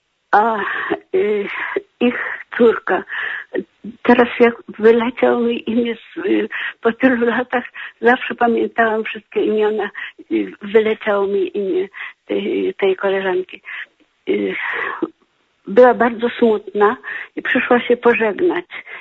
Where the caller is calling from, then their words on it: Poznań, Greater Poland Voivodeship, Poland; dzwonię z Poznania, ale pochodzę spod Hajec.